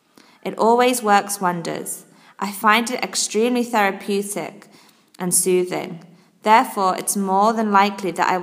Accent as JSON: {"language": "English", "region": "Hanoi", "country": "Vietnam", "tie": "born or raised there", "second_language": "English", "said": "It is situated at Hoi Vu Va Alley, a small quiet lane near Hang Bong Street in the centre of my hometown."}